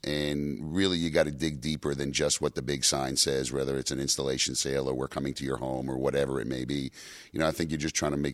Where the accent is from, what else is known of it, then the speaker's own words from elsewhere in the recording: New York, United States; now in Phoenix, United States; I am originally from New York. My running line that I like to give everybody is I changed sides of the industry and changed sides of the country all in one fell swoop.